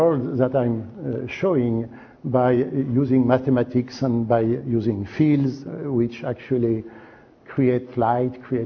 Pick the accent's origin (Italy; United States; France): France; I've been growing up in France, and I spent a considerable amount of time in art galleries and in museums.